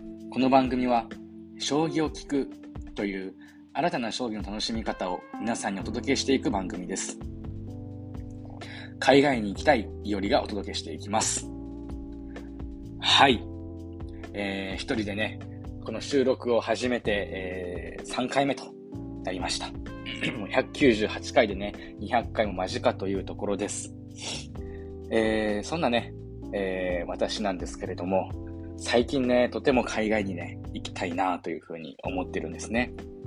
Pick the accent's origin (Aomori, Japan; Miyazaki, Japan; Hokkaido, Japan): Miyazaki, Japan; 私ね宮崎県出身でして、宮崎県のね、中学校にね、進学するわけですね。